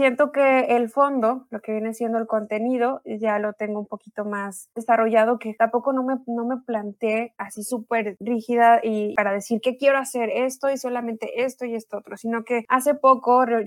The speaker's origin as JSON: {"language": "Spanish", "country": "Mexico", "said": "Creo que volvemos al mismo comentario de que los mexicanos no vemos eso."}